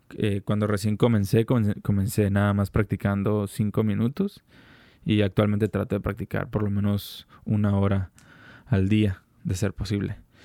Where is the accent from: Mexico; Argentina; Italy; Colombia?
Mexico; Tijuana, Baja California; tengo 30 años, soy licenciado en negocios internacionales. Soy de aquí de Tijuana